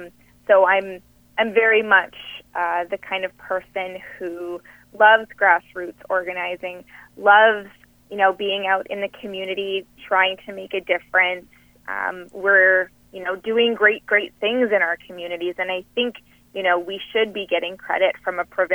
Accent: Red Lake, Ontario, Canada; now in Dryden, Canada; I was born and raised in Red Lake, Ontario, and I've been living in Dryden for almost 10 years now

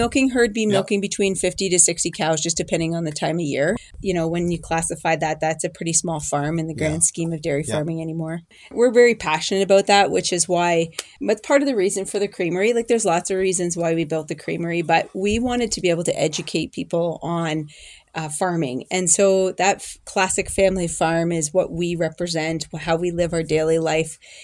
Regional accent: Chatham-Kent, Ontario, Canada; So I was raised down in Chatham, Kent, on a farm down there.

